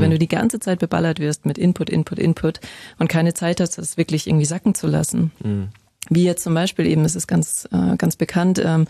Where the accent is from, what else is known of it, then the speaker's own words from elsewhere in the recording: Bavaria, Germany; Ich bin in der Natur groß geworden, ich komme aus den bayerischen Bergen